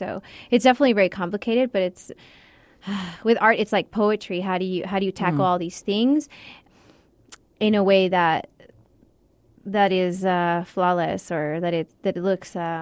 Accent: El Paso, Texas, United States; I was born and raised here in El Paso, Texas. I did my BFA here at UTEP, and then I went for my master's at NMSU.

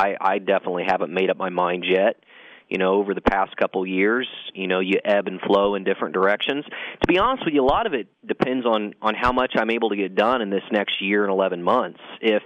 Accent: Frankfort, United States; But it comes down to fulfilling the promises I made for my hometown in Frankfort.

